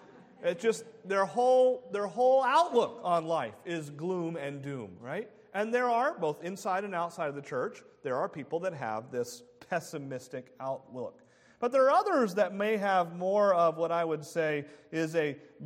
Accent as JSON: {"language": "English", "country": "United States", "said": "I think, although I'm only American, I think that may be true for other cultures as well."}